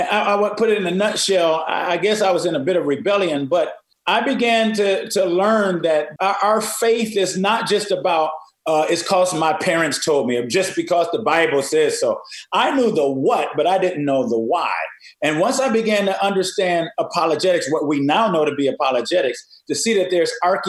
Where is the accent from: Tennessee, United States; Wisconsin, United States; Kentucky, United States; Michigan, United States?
Michigan, United States; Detroit; I'm originally from Detroit. I met her when she moved to Detroit.